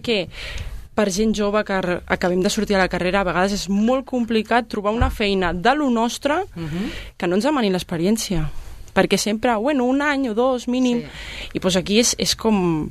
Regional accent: El Vendrell, Catalonia, Spain; vinc de molt lluny, vinc del Vendrell

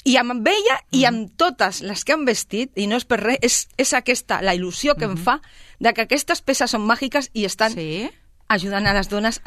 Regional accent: Terrassa, Catalonia, Spain; que és a la meva ciutat natal.

